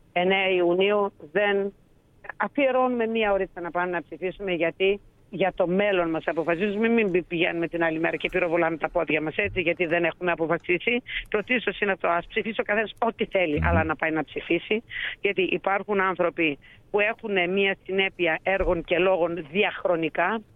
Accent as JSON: {"language": "Greek", "country": "Greece", "said": "είμαι Ελληνίδα"}